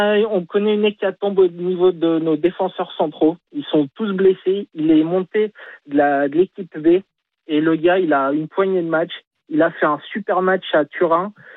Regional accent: France; en tant qu'aussi français, je suis français

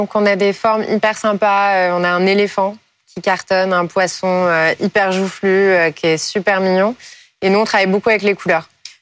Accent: Paris, Île-de-France, France; born there; Moi, je suis née à Paris, je suis une fervente parisienne

